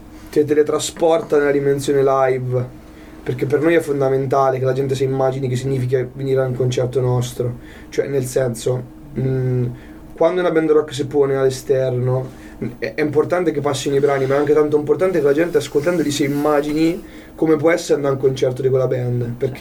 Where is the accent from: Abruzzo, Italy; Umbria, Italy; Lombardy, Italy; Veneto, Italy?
Umbria, Italy; Gubbio; also born or lived in Bologna; io sono di Gubbio, vivo a Gubbio, cioè sono tornato a vivere a Gubbio dal lockdown. Fino a prima stavo a Bologna anch'io.